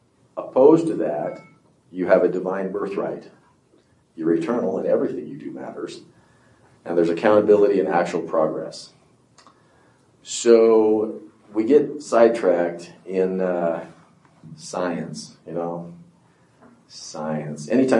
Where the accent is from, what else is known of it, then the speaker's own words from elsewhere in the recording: Washoe Valley, Nevada, United States; born there; I was born in Washoe Valley, Nevada, which everyone says, where's that? You would not be alone. Population 6.